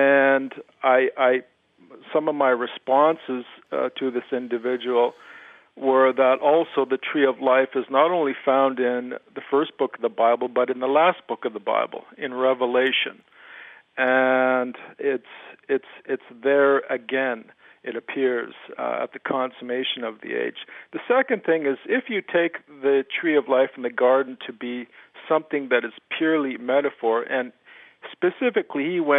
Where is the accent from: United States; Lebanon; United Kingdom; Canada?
Canada; I'm another Canadian.